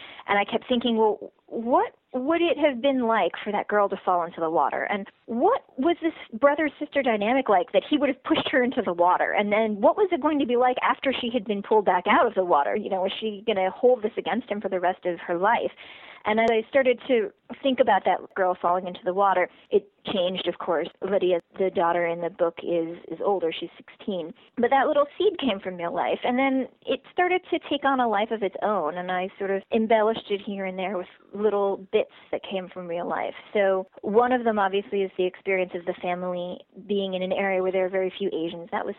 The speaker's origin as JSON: {"language": "English", "town": "Pittsburgh", "region": "Pennsylvania", "country": "United States", "tie": "born or raised there", "said": "And I'd say, well, I was born here in Pittsburgh. And they'd say, oh, but where are you from? And I'm like, well, I'm from here."}